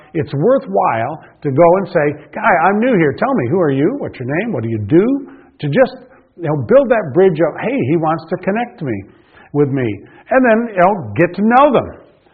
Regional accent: Michigan, United States; you think as I did growing up in Michigan, and that is a dairy farm where somebody goes out and milks his 25, 30, 50 cows.

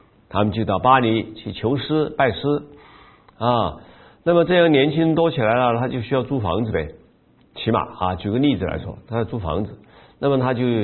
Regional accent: China; 就是我们中国人不是很了解的很生疏的

